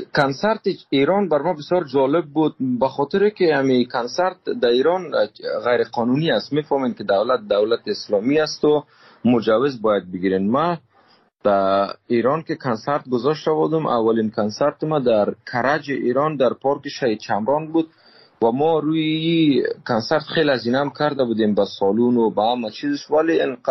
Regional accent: Afghanistan; دوستای هنرمند ما که از افغانستان آمدیم

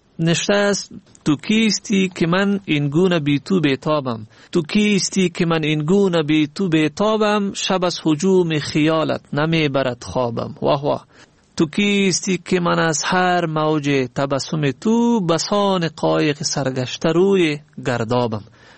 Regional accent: Afghanistan; ما افغانیم و همین هویت ماست

